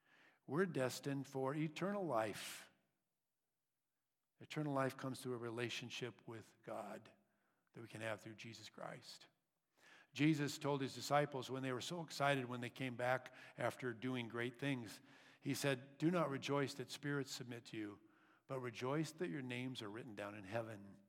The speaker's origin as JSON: {"language": "English", "country": "United States", "tie": "born there", "said": "Just like I am an American citizen because I was born in America."}